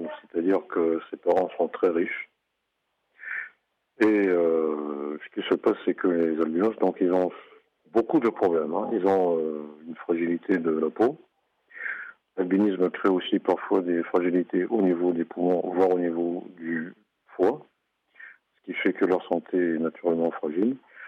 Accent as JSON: {"language": "French", "country": "Cameroon", "tie": "born or raised there", "said": "Quand j'étais petit au Cameroun, et que j'arrivais à bien travailler à l'école"}